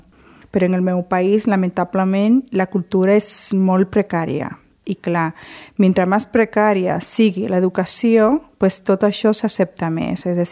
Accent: Dominican Republic; now in Sant Celoni, Spain; Jo, des que vaig venir de la República Dominicana, sempre em va agradar molt Sant Celoni.

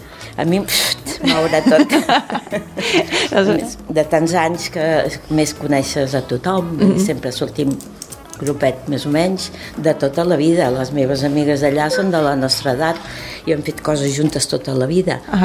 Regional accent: Barcelona, Catalonia, Spain; que som de Barcelona, jo vivia a Barcelona

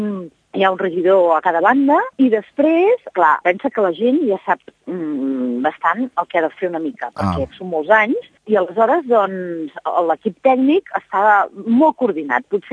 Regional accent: Esparreguera, Catalonia, Spain; I soc filla d'Esparreguera

